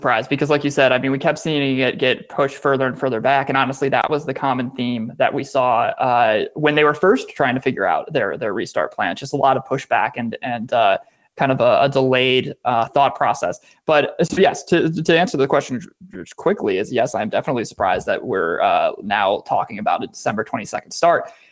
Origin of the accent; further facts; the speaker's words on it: Chicago, Illinois, United States; I grew up in the Chicagoland area. You know, Chicago sports team were always my thing.